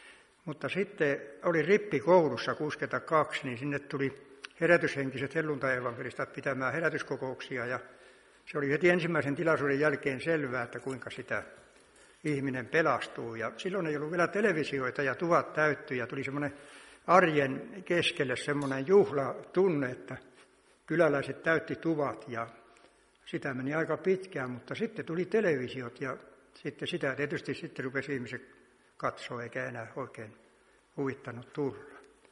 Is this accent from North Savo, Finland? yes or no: no; Alavieska, North Ostrobothnia, Finland; Olen lähtöisin Alavieskasta Kalajoen varresta ja on semmoinen mielinpainuva vaihe, kun on siinä onnellisessa asemassa, että on saanut syntyä uskovaan perheeseen